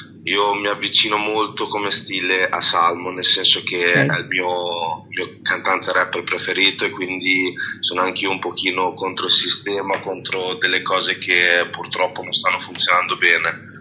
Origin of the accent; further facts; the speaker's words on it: Finale Emilia, Emilia-Romagna, Italy; Allora, io sono di Finale Emilia, in provincia di Modena.